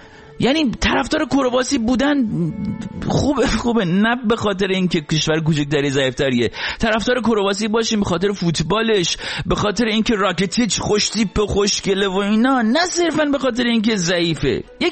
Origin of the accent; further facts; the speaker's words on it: Rasht, Gilan, Iran; من خودم چون رشتی هستم اوکیه